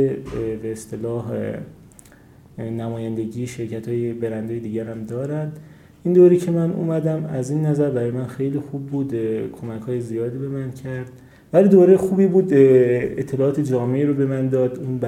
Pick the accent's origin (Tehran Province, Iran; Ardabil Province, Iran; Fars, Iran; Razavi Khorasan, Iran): Fars, Iran; Shiraz; من از شیراز میام.